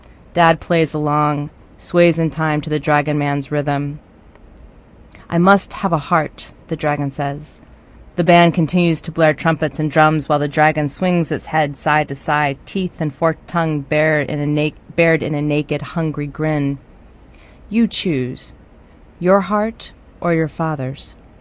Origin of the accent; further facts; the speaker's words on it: Philadelphia, Pennsylvania, United States; born there; And it's interesting because I was born in Philadelphia.